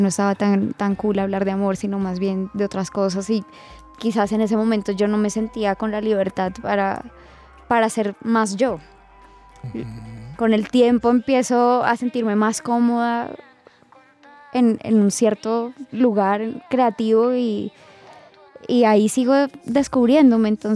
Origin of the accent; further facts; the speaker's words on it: Bogotá, Colombia; ver a esta mujer totalmente irreverente con la que me siento totalmente identificada como bogotana